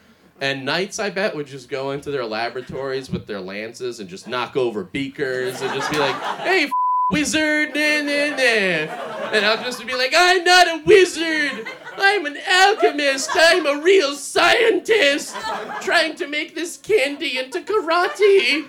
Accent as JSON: {"language": "English", "country": "Russia", "moved": "yes", "said": "I mean, my thing was that I was an immigrant from Russia and it was the Cold War."}